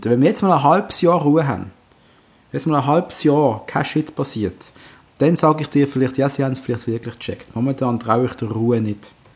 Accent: Basel, Basel-Stadt, Switzerland; Darf man das sagen, als Basler

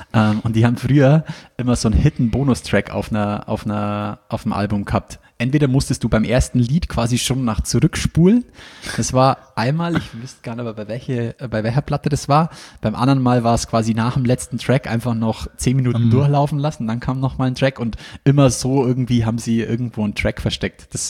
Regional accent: Ingolstadt, Bavaria, Germany; fragt mich jemand, wo ich her bin und ich sage Ingolstadt.

